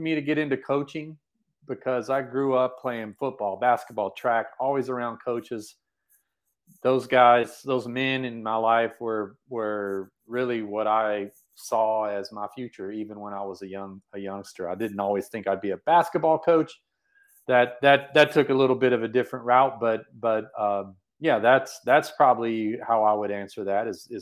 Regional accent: Texas, United States; But I grew up in Texas, and a lot of people who grew up in Texas like I did can identify with a pull of football.

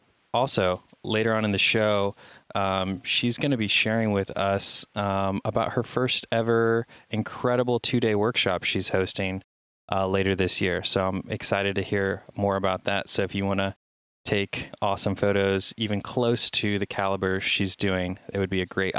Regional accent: United States; forgive my ignorance because I'm American

